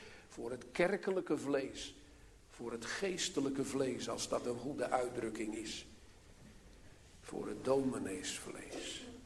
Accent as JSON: {"language": "Dutch", "town": "Sliedrecht", "region": "South Holland", "country": "Netherlands", "tie": "born or raised there", "said": "Vele, vele jaren geleden heb ik belijdenis gedaan in de kerk in Sliedrecht, waar ik opgegroeid ben."}